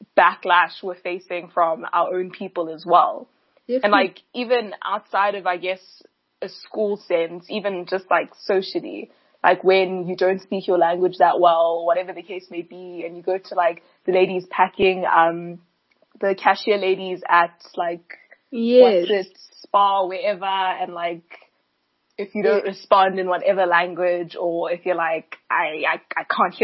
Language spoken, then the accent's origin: English; Johannesburg, Gauteng, South Africa; we get there and we're the kids from Joburg who like barely ever visit, like Xhosa is on 60%, like hanging on for life, but the English is like so verbose